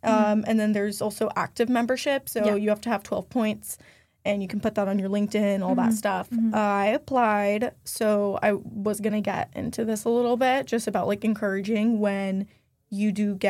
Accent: San Diego, California, United States; also born or lived in Moscow, Russia; so I'm from San Diego. I was originally born in Moscow, Russia, but I moved here when I was five. So I consider myself very San Diegan.

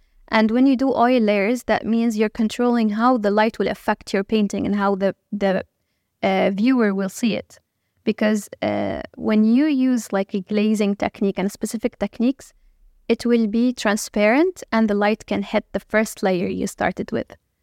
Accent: Suweida, As-Suwayda Governorate, Syria; English is a second language; my home in my home country, which is a city called Suweida

